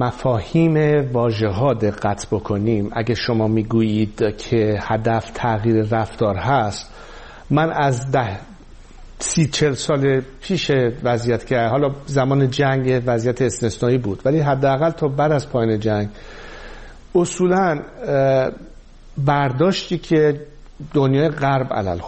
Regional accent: Iran; به عنوان یک ایرانی که هدفم منافع ملی کشورمون هست

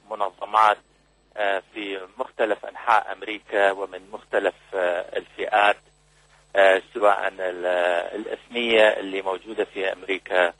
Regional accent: Baghdad, Baghdad Governorate, Iraq; born there; أنا من مواليد بغداد في العراق

